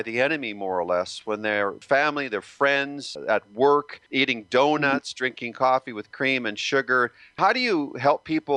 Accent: Canada; as a young kid growing up in Canada.

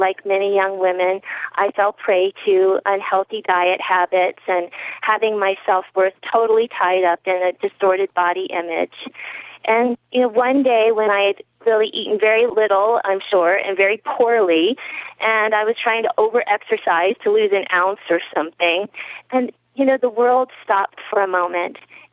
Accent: Maryland, United States; moved away as an adult; also born or lived in Colorado / California / New Mexico; Well, I grew up on the East Coast of the U.S. in Maryland, and most of my adult life, though, I've spent out west in Colorado and California and New Mexico

